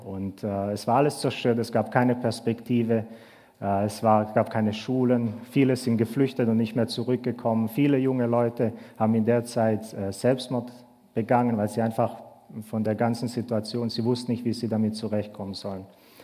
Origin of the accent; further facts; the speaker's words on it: Bad Urach, Baden-Württemberg, Germany; also born or lived in Croatia; ich bin in Kroatien zwar geboren, aber in Deutschland aufgewachsen, in Bad Urach, wenn das jemand kennt.